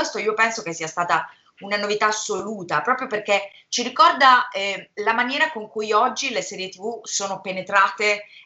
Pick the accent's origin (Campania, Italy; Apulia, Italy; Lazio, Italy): Apulia, Italy; Bari; nella casa dove sono cresciuta, io sono originaria di Bari